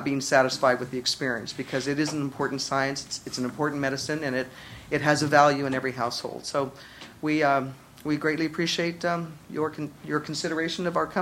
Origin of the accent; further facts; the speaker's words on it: California, United States; We came from the Bay Area, and our intention in moving here, which we did in December